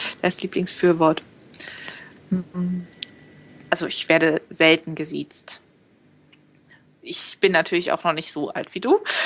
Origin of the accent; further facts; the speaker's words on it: Berlin, Germany; Ich komme aus dem Großraum Berlin und das gibt's nicht.